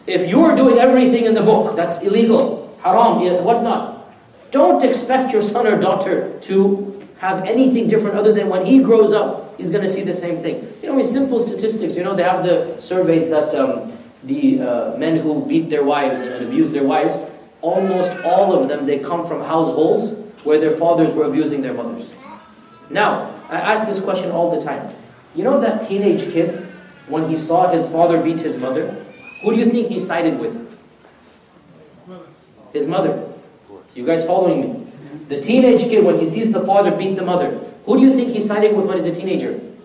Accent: Houston, Texas, United States; I was born in America, I'm of that generation, which is basically the first of the second generation. My father came in the early 60s. I grew up when the masajid was still, you know, in the first masjid of Houston, whatnot.

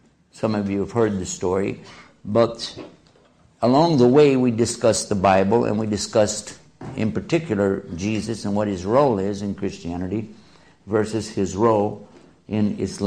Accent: Texas, United States; I can't help it, I'm from Texas.

